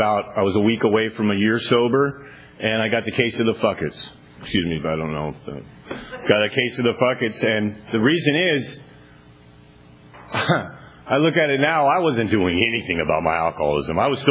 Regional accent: Valencia, California, United States; You know, I grew up in Valencia, you know, all snooty, blah, blah, blah.

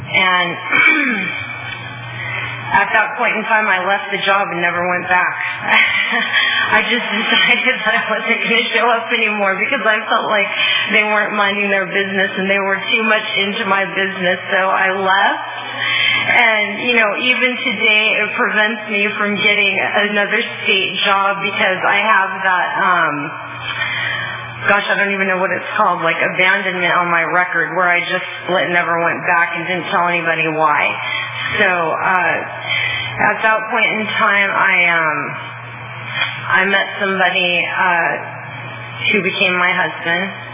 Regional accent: California, United States; I was growing up in Ventura County on the beach, and that's what I wanted to do.

